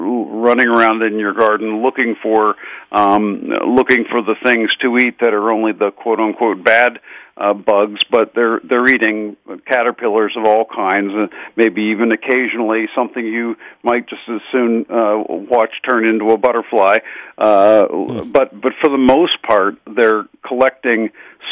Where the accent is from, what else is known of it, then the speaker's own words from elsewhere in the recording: Pittsburgh, Pennsylvania, United States; I grew up in Squirrel Hill in the east end of Pittsburgh, and all I remember from my youth was my mother feeding the birds